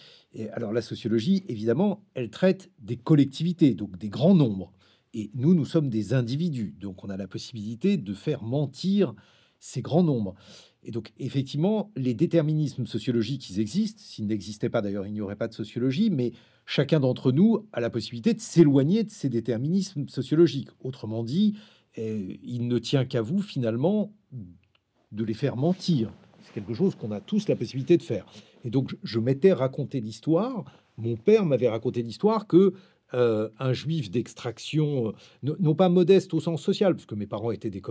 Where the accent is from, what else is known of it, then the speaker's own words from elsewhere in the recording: France; born there; je suis un juif diasporique, c'est-à-dire je suis né en France et j'espère mourir en France. Je me considère parfaitement comme français